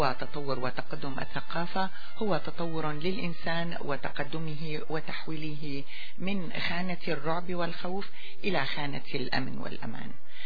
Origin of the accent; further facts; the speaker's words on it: Syria; ما نحتاجه اليوم كسوريين هو إعادة تأهيل الإنسان السوري